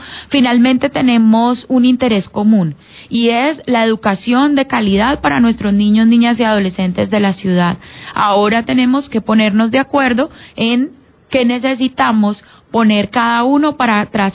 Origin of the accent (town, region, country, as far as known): Cali, Valle del Cauca, Colombia